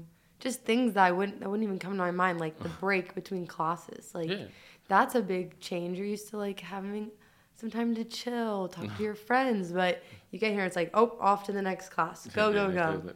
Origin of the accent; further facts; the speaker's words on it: Massachusetts, United States; Yeah, I'm from Massachusetts, and we had to pay for our lunch at the school.